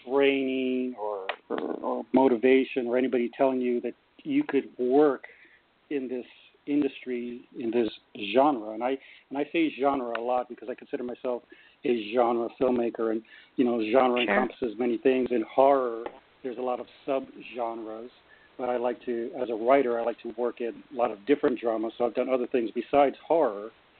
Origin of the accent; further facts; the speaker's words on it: Los Angeles, California, United States; I was born in East L.A. in Boyle Heights. That's where I grew up, the oldest of a large family.